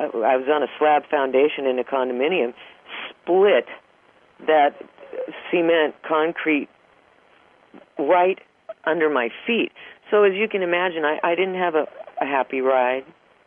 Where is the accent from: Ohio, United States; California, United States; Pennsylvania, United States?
California, United States; born there; If, for instance, I was born in Southern California. I now live practically in the middle of a forest because I get along a lot better with trees than people.